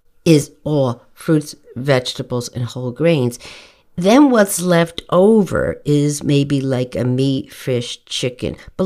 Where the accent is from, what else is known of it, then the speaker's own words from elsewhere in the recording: New Jersey, United States; growing up in New Jersey as an Italian, when we had steak for dinner